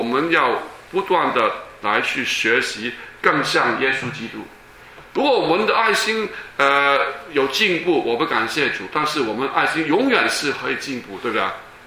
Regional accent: China; now in United States; 所以中国人是非常自豪的当然你来了美国，你发觉你就不是中国了

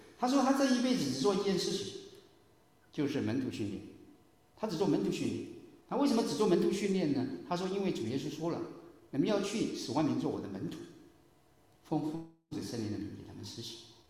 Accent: Taiwan; 从前我是从台湾来的，我们在台湾，在我念书的那个时候呢

